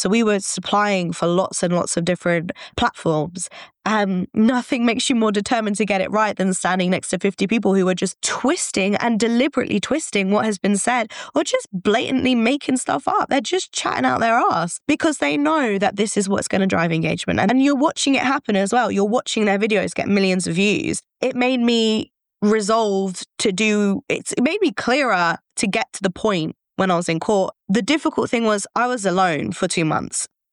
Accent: England, United Kingdom; I got away with a lot just by being English and just saying, I'm English.

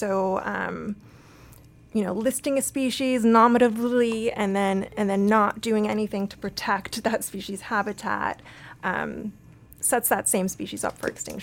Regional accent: Pembroke Pines, Florida, United States; Yeah, born and raised in Pembroke Pines, Florida, which is a suburb between Miami and Fort Lauderdale.

